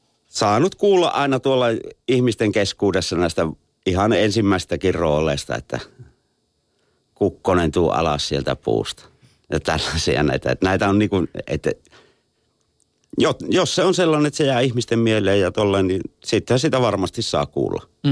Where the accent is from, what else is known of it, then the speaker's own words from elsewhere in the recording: Joensuu, North Karelia, Finland; Mä oon miettinyt, että onkohan sitten, että meillä päin tuollaiset sanat on niin vaikeita.